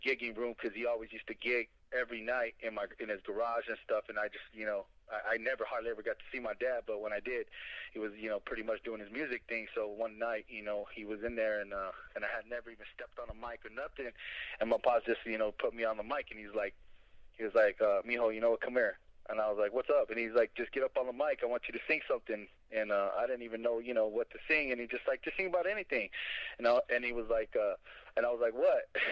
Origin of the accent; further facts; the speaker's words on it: San Jose, California, United States; I grew up in the city, not as big as Miami or New York and stuff, but we come from San Jose, California, which is to me is an emulation of New York City anyway.